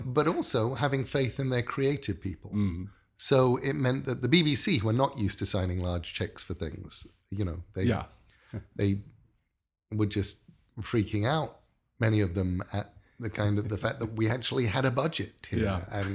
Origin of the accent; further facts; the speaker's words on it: England, United Kingdom; Michael and I, because we're English